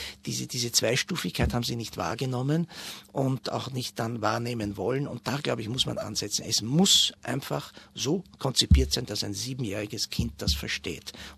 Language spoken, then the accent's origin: German; Bad Gastein, Salzburg, Austria; Ich bin gebürtiger Bad Gasteiner, da liegt uns das im Blut.